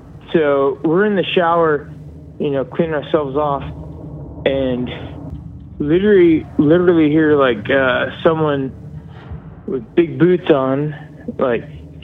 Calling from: Charlotte, North Carolina, United States; Charlotte, North Carolina, but this story happened in Charleston, South Carolina.

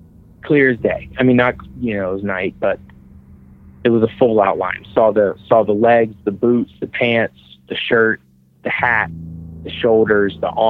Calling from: Atlanta, Georgia, United States; from outside of Atlanta, Georgia.

